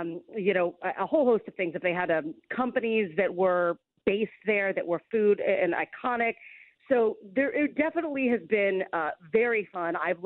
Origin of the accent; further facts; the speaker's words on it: Ohio, United States; I'm from Ohio, so a fellow Midwesterner.